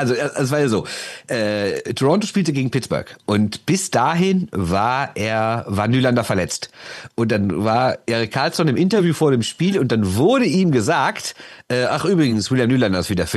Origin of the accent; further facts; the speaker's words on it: Düsseldorf, North Rhine-Westphalia, Germany; mir als Düsseldorfer